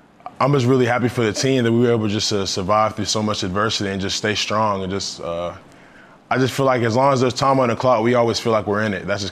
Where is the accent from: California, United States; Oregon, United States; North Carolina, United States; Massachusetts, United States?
North Carolina, United States; Charlotte; You know, I'm from Charlotte, so I have a lot of friends that go to state as well.